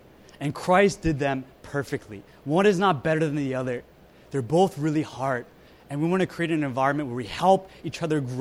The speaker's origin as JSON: {"language": "English", "region": "Maryland", "country": "United States", "tie": "born or raised there", "said": "I competed with Team Maryland, that was my home state, for my state."}